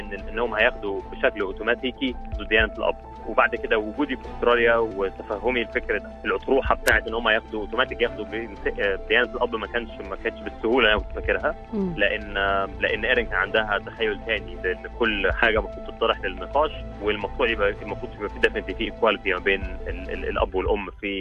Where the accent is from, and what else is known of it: Egypt